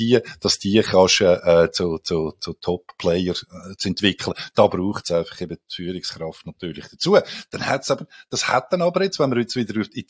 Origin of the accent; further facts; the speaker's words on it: Switzerland; Wir sind ja Schweizer.